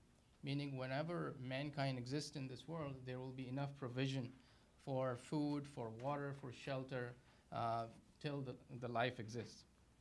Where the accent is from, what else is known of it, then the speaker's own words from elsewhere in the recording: Pakistan; now in United States; I grew up in Pakistan